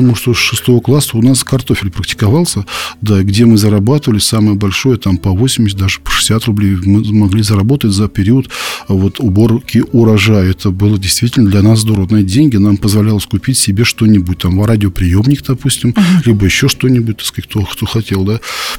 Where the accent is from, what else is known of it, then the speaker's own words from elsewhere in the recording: Kurovo, Tver Oblast, Russia; вырос я и родился в Тверской деревне. Это деревня Курово, Андреапольский район. От Твери это порядка где-то без малого 300 километров.